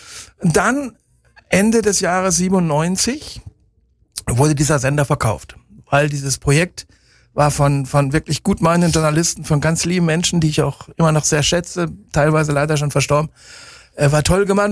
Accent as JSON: {"language": "German", "town": "Bielefeld", "region": "North Rhine-Westphalia", "country": "Germany", "tie": "born or raised there", "said": "Und dann bekam ich aus meiner Heimat Radio Bielefeld, meinem Ursprungssender, so einen Wink, so eine Frage."}